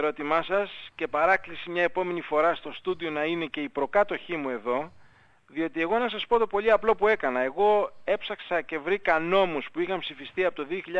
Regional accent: Greece

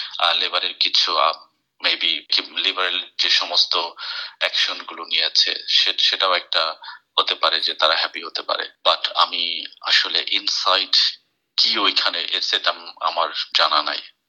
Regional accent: Bangladesh; now in United Kingdom; যেহেতু আমি একটা বাংলাদেশি এখানে কমিটির একজন মেম্বার, সেই হিসেবে বলবো যে আমরা যারা বাংলাদেশি এখানে আছি

